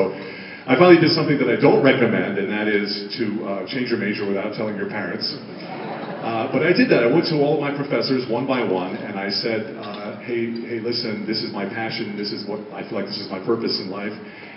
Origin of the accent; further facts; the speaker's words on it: New York, United States; born there; my whole family, except for me, I was born in New York, my whole family is from the deep, deep South, Southern Baptist.